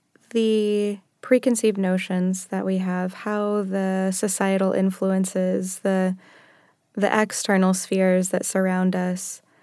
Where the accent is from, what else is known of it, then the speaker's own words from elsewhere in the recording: Texas, United States; I grew up in Texas and there's a strong culture of, you know, women being very powerful, but also demurring and not speaking oftentimes.